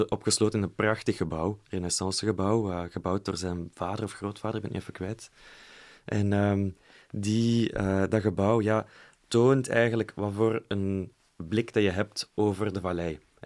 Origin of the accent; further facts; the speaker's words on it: Belgium; Maar ook als Belg